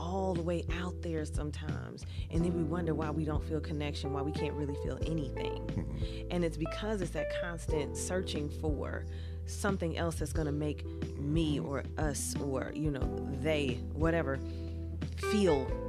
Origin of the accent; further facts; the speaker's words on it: Detroit, Michigan, United States; I come from Detroit. We hustle. We get out there.